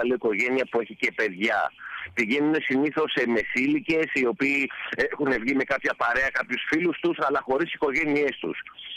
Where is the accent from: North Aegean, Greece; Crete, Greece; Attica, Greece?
Attica, Greece; Athens; Λοιπόν, καταρχήν καταγωγή έχω από Ζάκυνθο, μεγάλωσα στην Αθήνα.